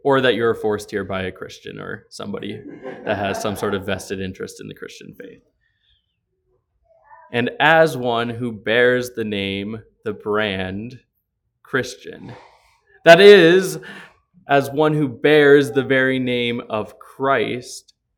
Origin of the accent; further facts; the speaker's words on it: Midwest, United States; Now, like many of you, I am from the Midwest, so I know all about Midwest nice.